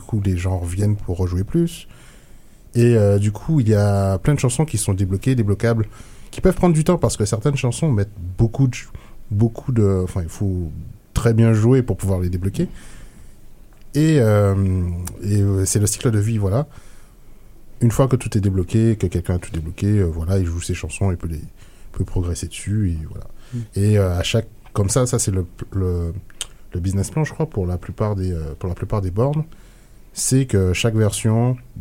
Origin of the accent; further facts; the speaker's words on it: Guadeloupe, France; Je viens de Guadeloupe et la musique traditionnelle était ancrée dans la famille.